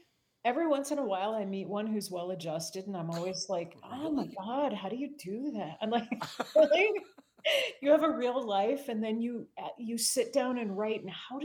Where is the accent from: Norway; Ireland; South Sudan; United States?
United States; Minnetonka, Minnesota; Mostly here in Minnesota.